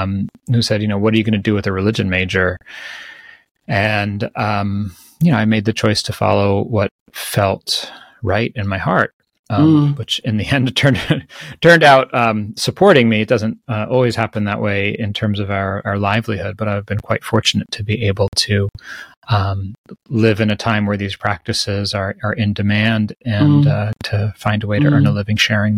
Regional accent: New Jersey, United States; Just very ordinary middle-class, global North American suffering. I grew up in New Jersey

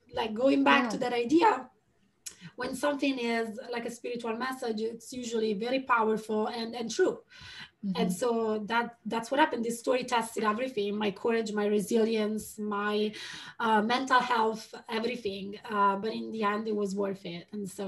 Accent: Italy; English is a second language; moved away as an adult; also born or lived in London; So I was born in Italy and I stayed there until the end of university. And then I moved to London because before Brexit, it was just easy.

